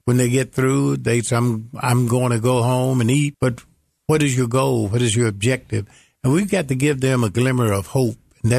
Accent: Memphis, Tennessee, United States; We grew up in South Memphis, where my church is. There were 10 of us. We had a two-room. We lived in two-room.

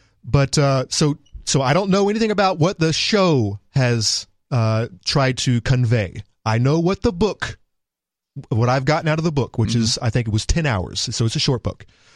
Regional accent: Deep South, United States; I grew up in the Deep South. I have actually experienced racism inflicted upon me

